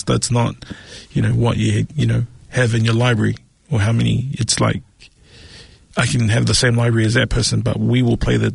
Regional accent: Mangere, Auckland, New Zealand; I'm a boy from Favona, Mangere

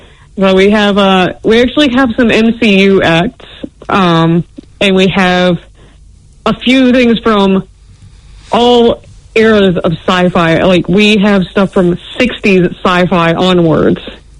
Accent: United States; now in New Zealand; Sorry, that was the American in me coming out. You can tell I'm not originally from New Zealand.

